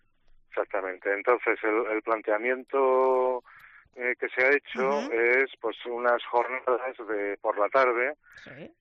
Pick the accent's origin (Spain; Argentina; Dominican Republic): Spain; Asturias; Yo vengo de Asturias y ahí también fueron pioneros en el seguimiento y la medida y el control